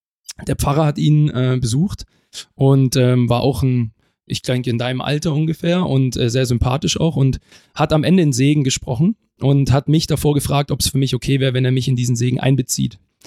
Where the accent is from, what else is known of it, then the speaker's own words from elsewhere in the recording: Stuttgart, Baden-Württemberg, Germany; Geboren bin ich in Stuttgart, bin dann in Weilimdorf aufgewachsen, genau, und habe dann mal in der Jugend auch in Bietigheim gespielt. Dann bin ich auf die Schwäbische Alb nach Balingen und so habe ich mich immer Stück für Stück hier rangerobbt an den Bodensee.